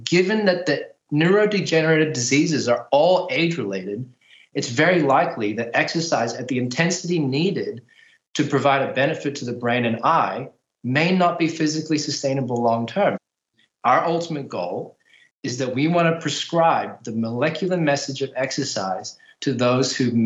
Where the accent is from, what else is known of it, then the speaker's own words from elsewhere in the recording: New Zealand; also born or lived in Texas, United States; I was born in Texas. I was raised in New Zealand, and then I came here for uni. My mum's from Taiwan, my dad's from the Philippines, and his mum's from Spain.